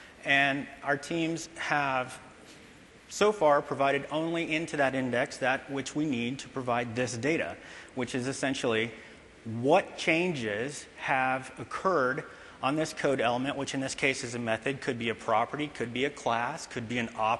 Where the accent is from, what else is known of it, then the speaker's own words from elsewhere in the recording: Texas, United States; And I can say that because I'm from Texas, not from Spain.